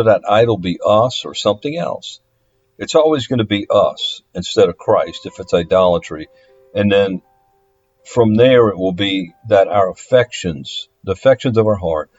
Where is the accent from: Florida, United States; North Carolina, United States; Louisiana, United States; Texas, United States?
Louisiana, United States; They happen to come from or play in my home state, Louisiana.